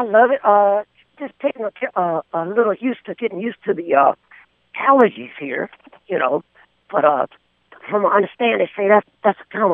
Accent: Mamou, Louisiana, United States; I'm originally from Mamou, Louisiana.

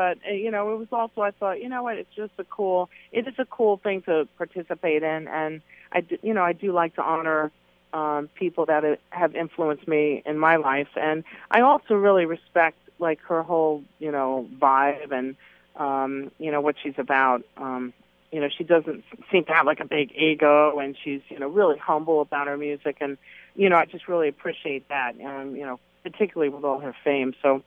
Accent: New York, United States; I'm from New York, so I'm up north in Long Island.

